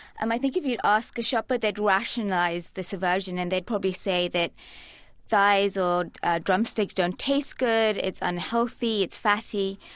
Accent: Malaysia; I'm Malaysian myself, and so I really grew up on dark meat.

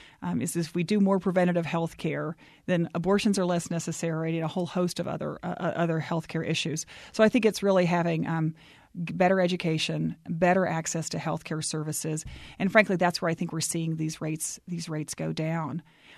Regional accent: Dallas, Texas, United States; I know I think about it because I grew up in Dallas.

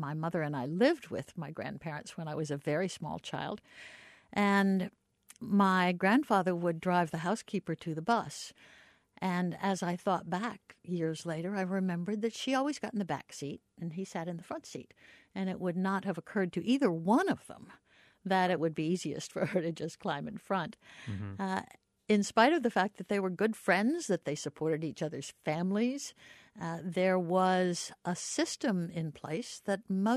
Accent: Orlando, Florida, United States; I grew up all over, but my grandparents lived here in Orlando. Mm-hmm. And so I was always back and forth here to Orlando, and most of my happy memories are from right here.

